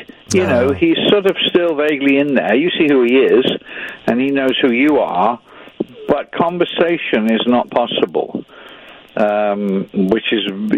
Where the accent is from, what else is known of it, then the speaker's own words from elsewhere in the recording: England, United Kingdom; I'm an English person, you know.